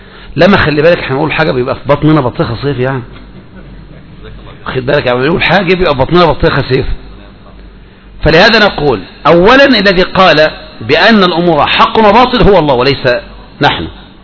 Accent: Egypt; لا، يوجد الواحد عندنا في مصر بعض الافراد افضل من الاف الافراد

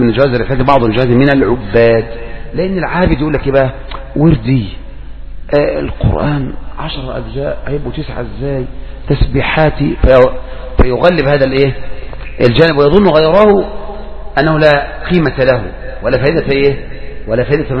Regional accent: Egypt; ولهذا بدأت تنتشر الأيام هذه في عندنا في مصر مثل هذه الأشياء

